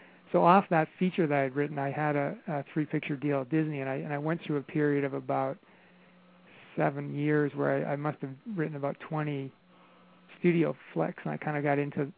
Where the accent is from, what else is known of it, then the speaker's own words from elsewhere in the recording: Ontario, Canada; I grew up just outside of Toronto, and where I lived was all the Second City guys lived within like a four-block radius.